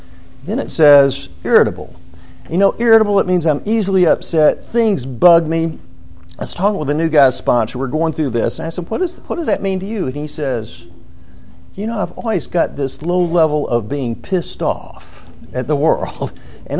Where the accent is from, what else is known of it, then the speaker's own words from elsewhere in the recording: Atlanta, Georgia, United States; born there; I was born in Atlanta, Georgia.